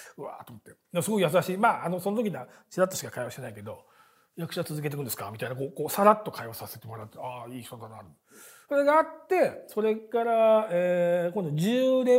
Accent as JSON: {"language": "Japanese", "town": "Akabane", "region": "Tokyo", "country": "Japan", "said": "はい赤羽出身です、ちょっとイントネーションがあって"}